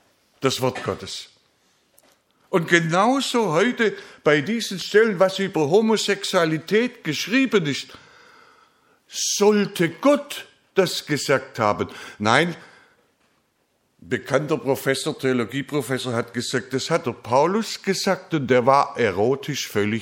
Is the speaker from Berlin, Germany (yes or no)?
no; Baden-Württemberg, Germany; Bei uns in Württemberg habe ich das für absolut unmöglich gehalten.